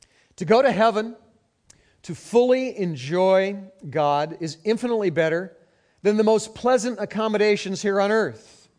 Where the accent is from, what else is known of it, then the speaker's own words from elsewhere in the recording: Santa Monica, California, United States; born there; When I was a young boy, I was born in Santa Monica. And I started surfing as a kid.